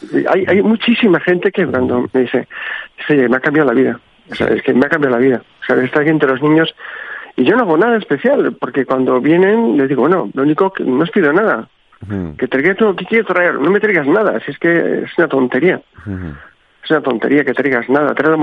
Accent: Spain; Yo también, como español

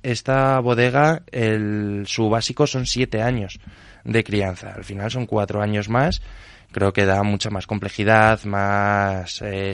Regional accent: Spain; Y luego que ya sabemos cómo somos los españoles

